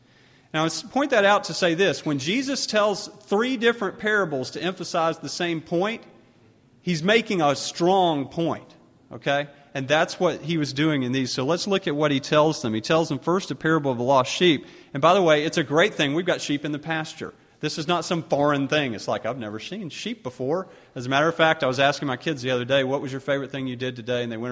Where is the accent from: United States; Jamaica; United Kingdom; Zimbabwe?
United States; Augusta, Georgia; born or raised there